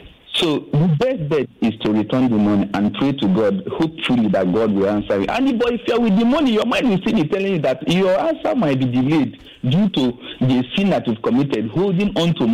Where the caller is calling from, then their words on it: Ikorodu, Lagos, Nigeria; I'm calling from Ikorodu.